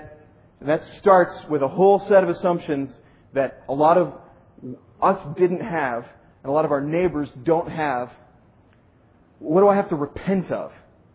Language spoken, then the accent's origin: English; Minnesota, United States; accent: Minnesotan; I'm a Minnesotan, so y'all is still new to my vocabulary. Although I love the second person plural. I wish I had that in my native Minnesotan.